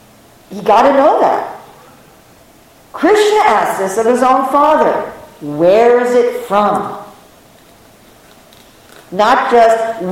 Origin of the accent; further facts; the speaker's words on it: Finland; English is a second language; Or I think it's correct because I come from Finland and everybody does it like that.